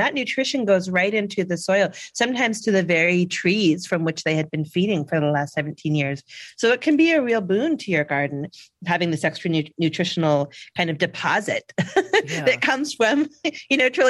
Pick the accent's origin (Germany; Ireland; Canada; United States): Canada; I love tree sap as a Canadian.